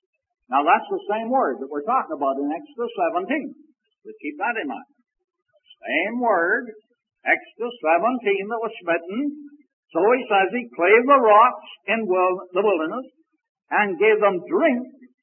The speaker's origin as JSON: {"language": "English", "country": "Canada", "tie": "born or raised there", "said": "The city where I was born and reared in Canada, the entire water supply came from artesian wells under the city there."}